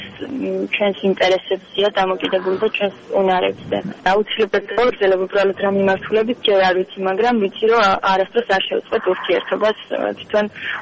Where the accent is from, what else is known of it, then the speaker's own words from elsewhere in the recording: Bodbe, Kakheti, Georgia; ჩვენ რაიონში სიღნაღში და განსაკუთრებით ჩვენ სოფელში ბოდვიდან ვარ